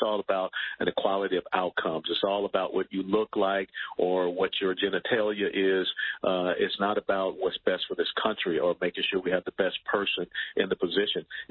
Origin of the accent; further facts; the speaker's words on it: Atlanta, Georgia, United States; I grew up in Atlanta, and outside Atlanta is a thing called Stone Mountain.